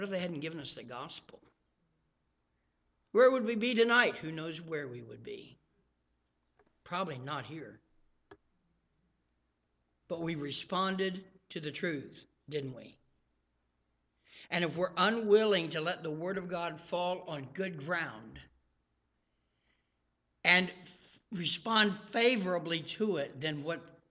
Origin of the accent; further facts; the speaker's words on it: West Virginia, United States; I'm from West Virginia, so just remember, you know. I don't know what all those big words mean, you know.